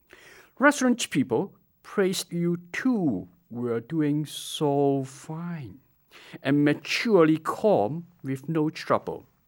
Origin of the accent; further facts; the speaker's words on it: Hong Kong; I grew up in Hong Kong at a time when Hong Kong was still a British colony.